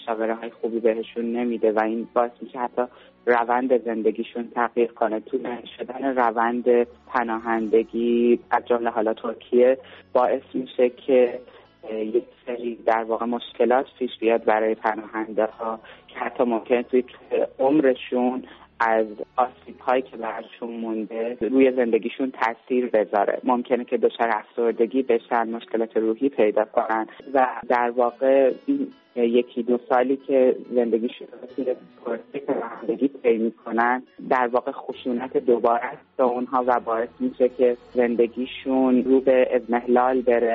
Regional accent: Iran; moved away; به عنوان همجنسگرا از ایران میام بیرون.

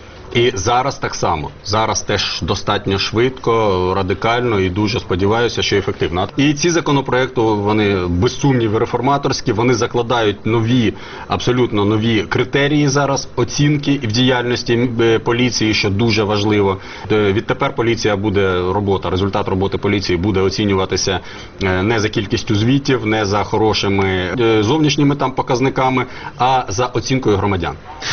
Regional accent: Kharkiv, Kharkiv Oblast, Ukraine; У Харкові, в Харківській області, моїй рідній області

